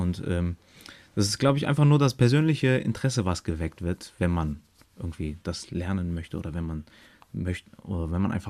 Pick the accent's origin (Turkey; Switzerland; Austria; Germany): Germany; Ich bin natürlich in Deutschland aufgewachsen und bin hier zur Schule gegangen und habe mein Abitur gemacht und dann die Hochschule und alles. Das heißt, meine ganze Kindheit und Jugend ist deutsch. Ich komme aber aus einer kurdischen Familie